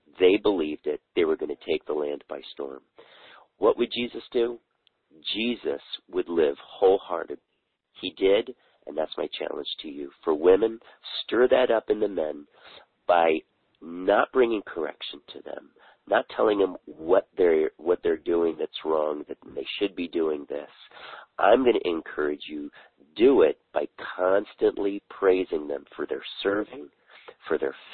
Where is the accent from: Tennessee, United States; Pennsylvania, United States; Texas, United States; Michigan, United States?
Pennsylvania, United States; Philadelphia; Philadelphia Eagles style, because I grew up near Philadelphia.